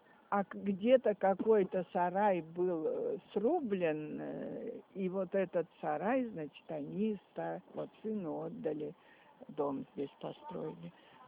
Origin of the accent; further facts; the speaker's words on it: Dubrova, Leningrad Oblast, Russia; born there; В деревне Дуброва, Тосинск. Тогда была Новгородская область. Это где туда, за Померанье, в ту сторону. Родители из крестьян.